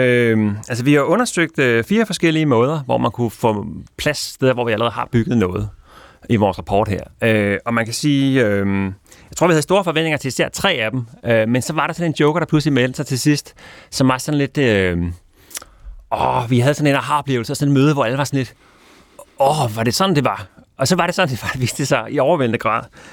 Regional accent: Copenhagen, Capital Region of Denmark, Denmark; jeg voksede op i København i 80'erne.

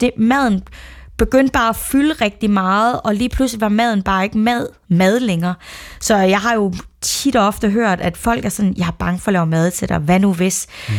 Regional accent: West Jutland, Denmark; born there; jeg er født i Vestjylland, så man holder måske lidt mere på traditionerne, end man gør i storbyerne

